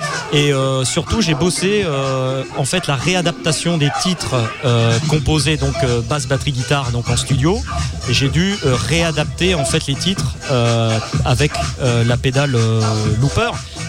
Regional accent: Châteauroux, Centre-Val de Loire, France; now in Grenoble, France; je suis venu sur Grenoble parce que je suis originaire de Châteauroux dans le centre de la France, entre Bourges, Orléans et Tours.

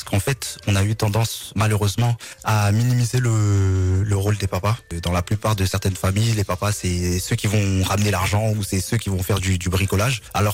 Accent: Sarcelles, Île-de-France, France; Moi, je suis issu de la banlieue, j'ai grandi à Sarcelles.

